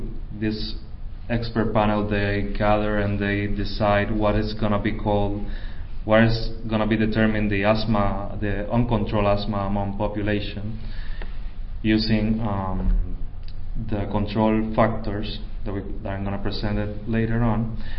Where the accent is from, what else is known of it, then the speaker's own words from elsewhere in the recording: Puerto Rico; I'm from Puerto Rico. Puerto Rico, or as we actually call it, Puerto Rico.